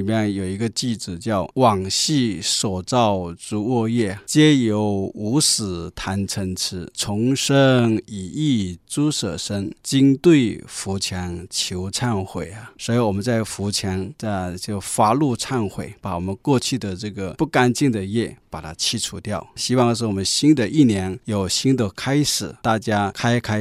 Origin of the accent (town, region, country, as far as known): China